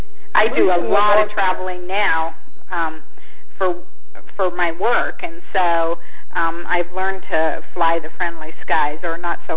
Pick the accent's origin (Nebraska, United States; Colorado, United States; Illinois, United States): Colorado, United States; that's country talk because I'm from Colorado country.